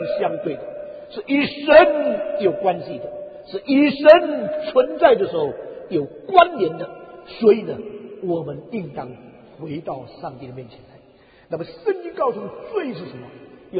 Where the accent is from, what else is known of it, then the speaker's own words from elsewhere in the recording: China; 我们中国人描写一个人不像样的时候用两种话来描述。